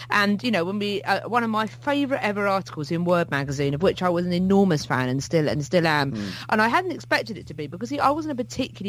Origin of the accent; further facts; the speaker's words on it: United Kingdom; Although people, we as British people, it's, you know, one struggles on, doesn't one, you know.